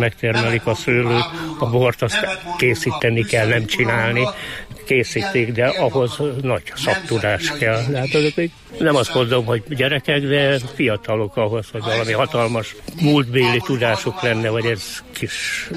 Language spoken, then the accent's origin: Hungarian; Szabolcs-Szatmár-Bereg, Hungary; Otthon Szabolcsban állunk, az almabor az folyamatosan